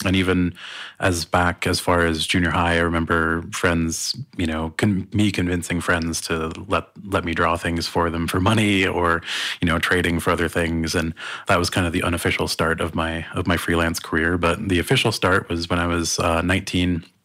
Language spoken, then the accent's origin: English; Minneapolis, Minnesota, United States; moved away as an adult; also born or lived in Portland; now in Butte, United States; I grew up in Minneapolis or around Minneapolis and kind of as a young adult bounced around Minneapolis and St. Paul before moving to Portland, Oregon in 2005. Spent 11 years there before coming to Butte.